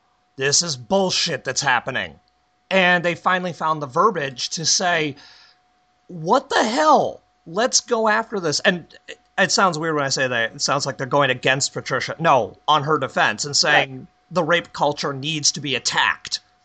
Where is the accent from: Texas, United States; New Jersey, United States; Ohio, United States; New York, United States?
New York, United States; I'm a New Yorker.